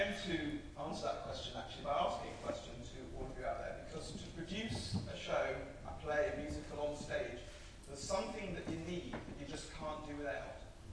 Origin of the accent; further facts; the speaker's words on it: Manchester, North West England, United Kingdom; I'm from Manchester